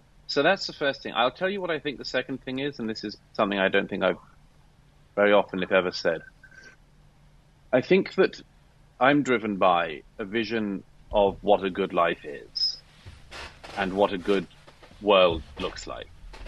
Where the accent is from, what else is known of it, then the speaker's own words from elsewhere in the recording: United Kingdom; born there; I always struggle, because I'm British by birth, with ever saying anything sort of about myself.